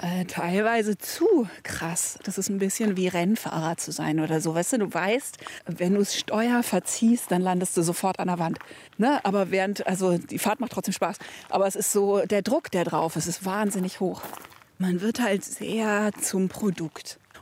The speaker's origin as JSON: {"language": "German", "region": "Berlin", "country": "Germany", "tie": "born there", "said": "Also ich bin in Berlin geboren, aber ich habe so ganz, ganz vage Vertrautheitsgefühle irgendwie."}